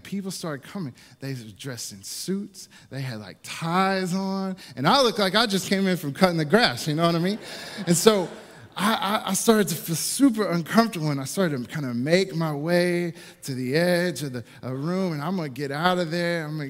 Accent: Magnolia, Arkansas, United States; But I am from Magnolia, Arkansas, which is deep down south.

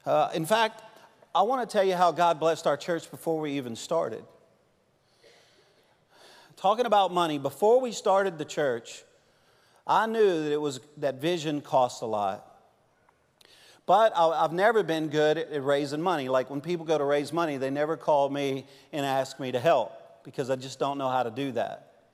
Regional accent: Louisiana, United States; I'm French. I'm Cajun, which means you won't learn anything from me, but you're going to laugh a lot, all right?

